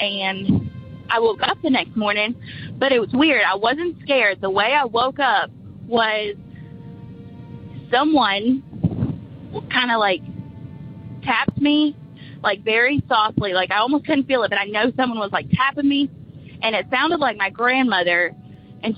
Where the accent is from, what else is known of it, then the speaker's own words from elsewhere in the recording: Munford, Tennessee, United States; I'm from Munford, Tennessee.